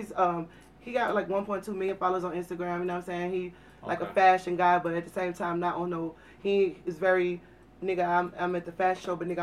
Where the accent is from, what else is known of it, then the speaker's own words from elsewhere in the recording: Memphis, Tennessee, United States; I'm from Memphis. Let me speak my pimp shit.